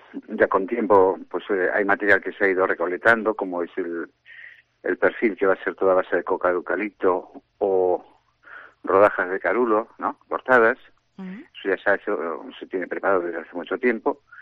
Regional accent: Ponteareas, Galicia, Spain; Somos de Pontareas y llevamos 200 años haciendo alfombras.

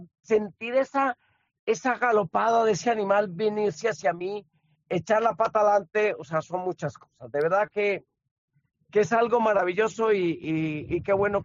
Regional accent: Colombia; Es una obligación moral con mi tierra colombiana, con lo que estamos pasando y lo que tenemos que padecer de la intolerancia de mucha gente.

